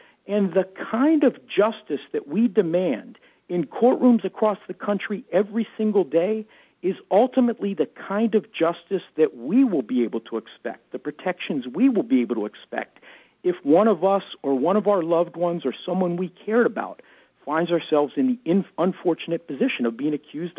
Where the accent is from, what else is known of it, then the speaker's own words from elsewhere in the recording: Atlanta, Georgia, United States; There was an HBO screening in my hometown of Atlanta just a couple of weeks ago